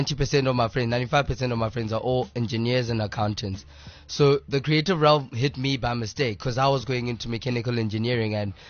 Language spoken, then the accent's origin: English; Polokwane, Limpopo, South Africa; I mean, I'm from Polokwane, Flora Park.